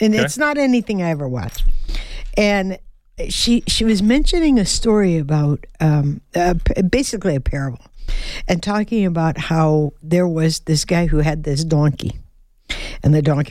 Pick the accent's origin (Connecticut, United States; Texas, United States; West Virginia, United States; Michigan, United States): Michigan, United States; Detroit; because, you know, I'm from Motown.